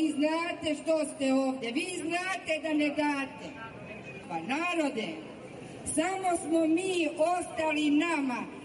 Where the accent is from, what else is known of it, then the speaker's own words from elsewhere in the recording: Pranjani, Moravica District, Serbia; Ja dolazim iz Pranjana, ispod Ravne Gore, ispod Suobora